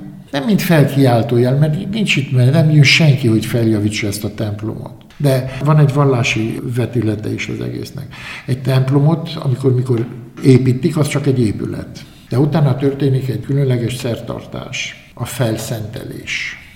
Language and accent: Hungarian; Bucharest, Romania; Bukarestbe születtem, magyar családba, magyarul beszéltünk otthon. Vakációk Vassáronberke, vagy Köpec, vagy Bukarest. Medgyesen kiskatonáskodtam, azóta Bukarestben élek, ismerem az országot, akár a tenyerem.